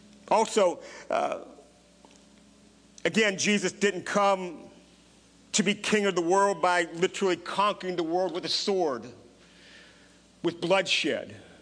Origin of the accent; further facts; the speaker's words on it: Pennsylvania, United States; I grew up near Gettysburg, not too far from Gettysburg.